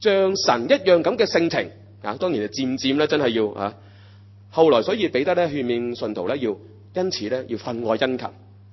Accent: Hong Kong; 我哋香港人係咪咁噶？

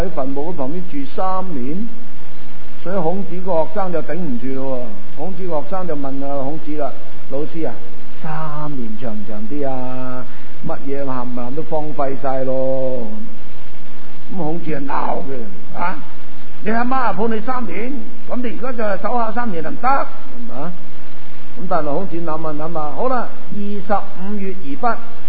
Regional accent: Guangdong, China; 其实呢个皇帝嘅子孙咧，都唔系指我哋广东人，我哋广东人

